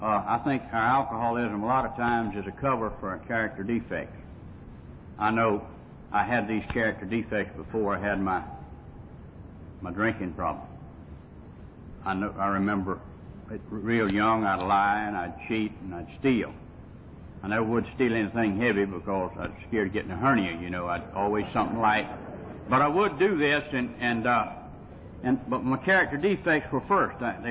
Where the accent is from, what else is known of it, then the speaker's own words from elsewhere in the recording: Fargo, North Dakota, United States; I was really born and raised in Fargo on the wrong side of the railroad track.